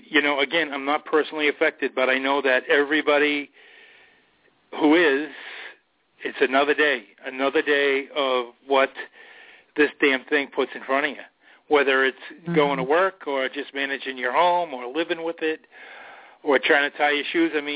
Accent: United States; And all of the folks in the U.S., I just embarrassed as an American.

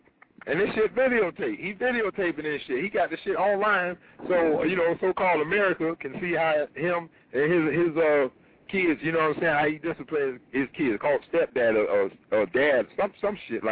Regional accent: Tampa, Florida, United States; This is a movement, and I'm from Tampa, Florida, letting you know that I believe in your movement

